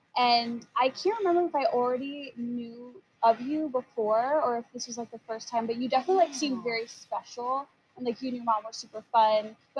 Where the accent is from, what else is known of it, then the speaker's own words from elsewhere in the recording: Illinois, United States; I'm from Chicago suburbs.